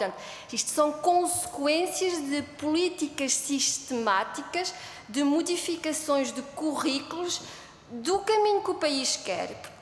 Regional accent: Coimbra, Portugal; portanto, eu sou natural de Coimbra.

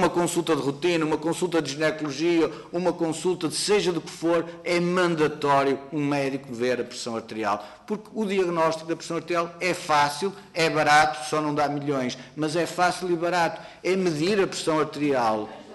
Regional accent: Portugal; e eu, enquanto português, enquanto cidadão comum.

